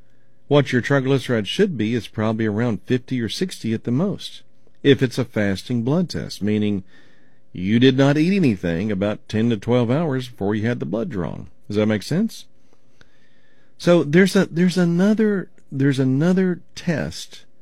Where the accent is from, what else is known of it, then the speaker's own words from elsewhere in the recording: Oklahoma, United States; I remember when I grew up in Oklahoma, I would watch my dad take this device that had like a rubber, it was like a rubber disc with a hole in it.